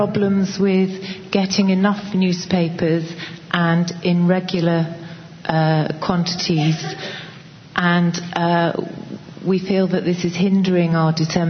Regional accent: England, United Kingdom; I'm from England, and I have a question from the English group about dissemination.

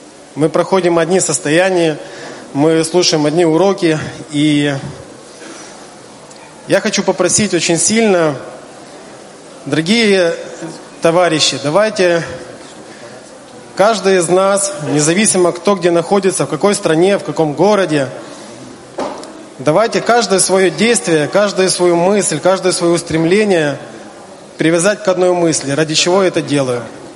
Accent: Kyiv, Ukraine; из Киева.

